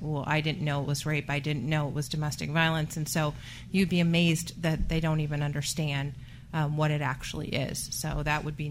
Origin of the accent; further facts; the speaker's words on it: Illinois, United States; and I'm originally from Illinois, and I used to talk to students there.